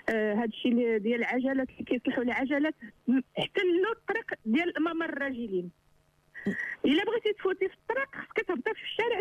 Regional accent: Meknes, Fès-Meknès, Morocco; انا اختي من مكناس

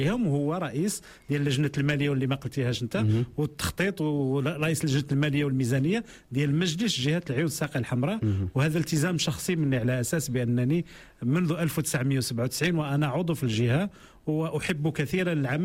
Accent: Tan-Tan, Guelmim-Oued Noun, Morocco; also born or lived in Mseid / Smara; أنا من مواليد منطقة شرق، في المنطقة الشرقية من الصحراء اسمها المسيد. هذه المنطقة حاليا هي من المناطق المنسية، ولان وقريت ثاني الإعدادي والثانوي في مدينة طنطان

